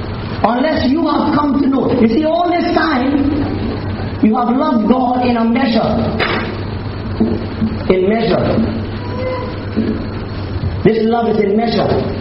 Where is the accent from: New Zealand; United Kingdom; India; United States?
India; So friends, I'm an Indian. We love business.